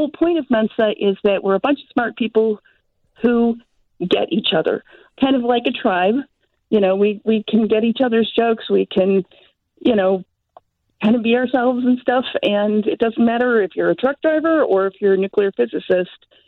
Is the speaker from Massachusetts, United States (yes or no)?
no; Chicago, Illinois, United States; I am a Chicagoan. Go Chicago. Love Chicago.